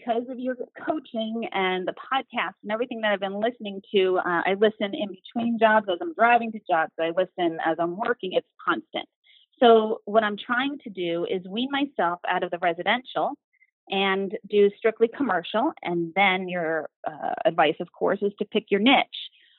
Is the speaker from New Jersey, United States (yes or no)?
yes; New Jersey, United States; also born or lived in Staten Island, United States / St. Thomas, US Virgin Islands; I was actually born and raised in, I was born in Staten Island, moved to New Jersey, and then was actually in St. Thomas, the Virgin Islands, for 11 years. And then I came back to New Jersey in 2012.